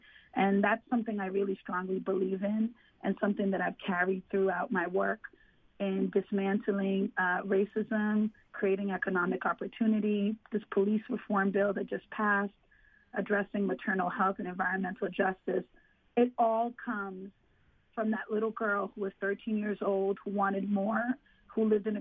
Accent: Boston, Massachusetts, United States; I grew up in the Roxbury's, in a section of Roxbury called the Dudley Triangle

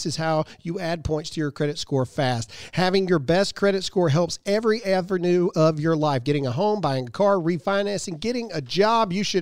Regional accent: Mississippi, United States; I'm from Mississippi.

